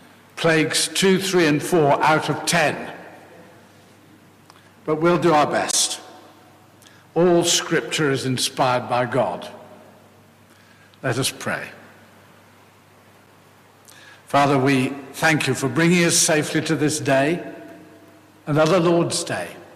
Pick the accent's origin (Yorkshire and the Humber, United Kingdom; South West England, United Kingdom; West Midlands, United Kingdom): Yorkshire and the Humber, United Kingdom; Sheffield; I come from Sheffield